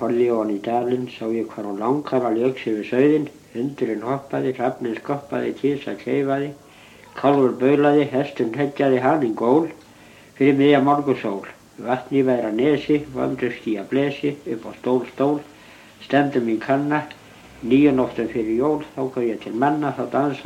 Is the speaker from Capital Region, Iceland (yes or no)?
no; Hjaltabakki, Northwestern Region, Iceland; born there; Ég var fæddur á Hjaltabakka.